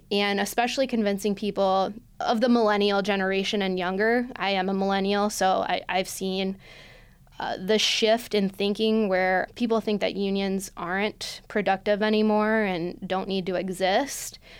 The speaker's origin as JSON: {"language": "English", "region": "Michigan", "country": "United States", "tie": "born or raised there", "also_born_or_lived": "Brooklyn, New York", "said": "I was born in Brooklyn, New York, and lived there for the first couple years of my life. When my parents divorced, my mom took my brothers and I to Michigan because she had a friend that lived out here."}